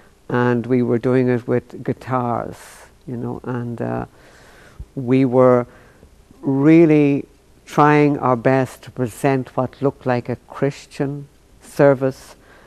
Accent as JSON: {"language": "English", "country": "Ireland", "said": "I would take a few drinks as an Irishman"}